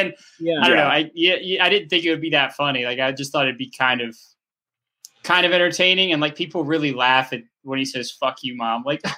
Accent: Atlanta, Georgia, United States; He's an actor in Atlanta. We're all from Atlanta

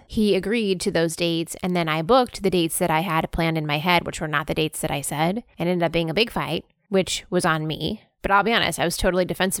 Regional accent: Ohio, United States; cardinals remind me of my childhood. I'm from Ohio, and it's the state bird of Ohio, and it makes me think of my mom

